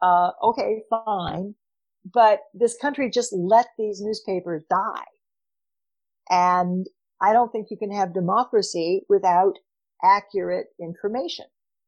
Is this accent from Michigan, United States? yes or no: no; Oklahoma, United States; So when I was growing up in Oklahoma in the 60s and 70s, you had a strong local newspaper culture.